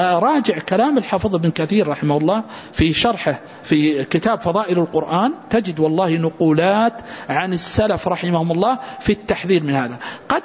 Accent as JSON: {"language": "Arabic", "town": "Riyadh", "region": "Riyadh Province", "country": "Saudi Arabia", "said": "إنسان في نجد مثلا عندنا في الرياض"}